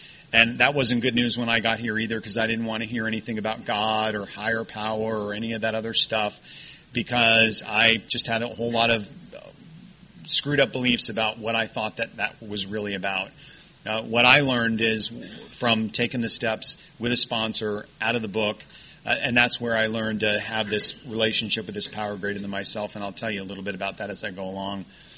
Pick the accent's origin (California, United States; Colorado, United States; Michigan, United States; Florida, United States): Florida, United States; Orlando; I grew up in Orlando, Florida, and my father was in the military, so there was booze in the house all the time, completely opposite from your family.